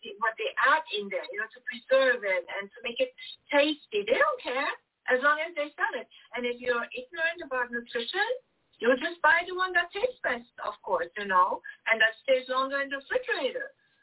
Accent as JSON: {"language": "English", "country": "Germany", "tie": "born or raised there", "said": "growing up in Germany"}